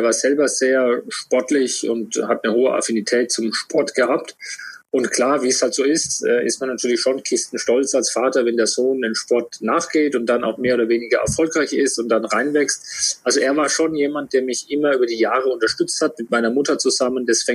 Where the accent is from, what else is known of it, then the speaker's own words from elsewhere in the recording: Würzburg, Bavaria, Germany; born there; bin Vater von zwei Kindern, 4 und 6 Jahre alt und bin ein gebürtiger Würzburger.